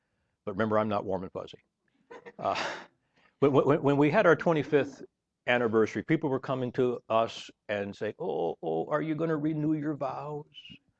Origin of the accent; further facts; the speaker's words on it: Michigan, United States; I was born and raised in Michigan, and Sandra was born and raised in Florida.